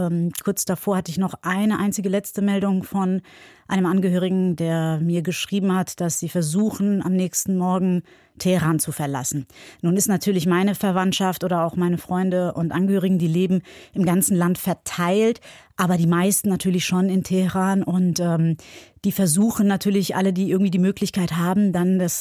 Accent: Cologne, North Rhine-Westphalia, Germany; also born or lived in Iran; Ich bin gebürtige Iranerin, in Köln aufgewachsen. Ich bin Schauspielerin und Unternehmerin aus Köln.

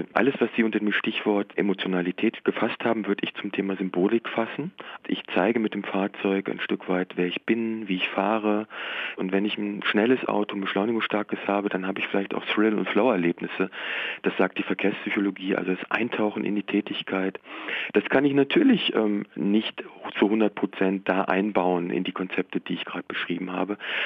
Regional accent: Lower Saxony, Germany; Ende der 80er, Anfang der 90er Jahre noch in meinem Heimatdorf fuhren die Väter aus dem Dorf, ich bin in der Nähe von Wolfsburg und Braunschweig groß geworden, selbstverständlich mit Fahrgemeinschaften morgens zur Arbeit

